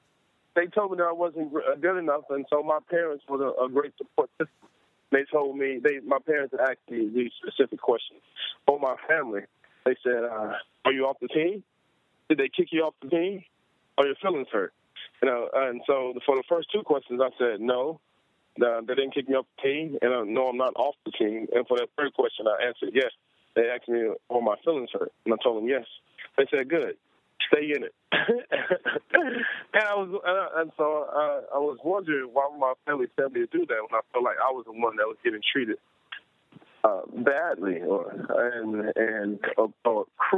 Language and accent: English; Houston, Texas, United States; From Houston, Texas.